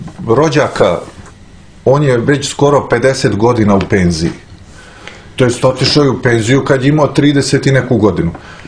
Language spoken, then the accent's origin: Serbian; Belgrade, Serbia; born there; ja sam rođen u Beogradu, ja sam prvi iz moje porodice koji je rođen ovdje, moj rođeni brat je rođen u Livnu recimo.